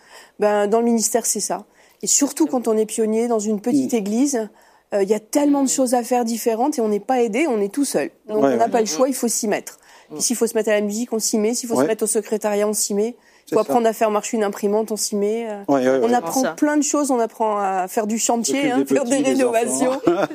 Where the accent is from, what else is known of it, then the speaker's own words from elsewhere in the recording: Centre-Val de Loire, France; C'est vrai que dans le Berry, on n'a que des couteaux simples.